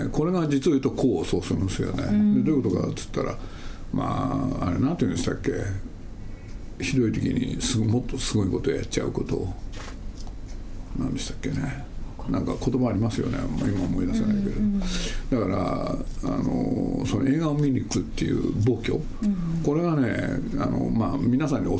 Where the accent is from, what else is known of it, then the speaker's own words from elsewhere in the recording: Nagoya, Aichi, Japan; 僕はね、ご承知のように名古屋で、そうするとね、僕の実家の真ん前にね、歩いて3分のところに映画館があって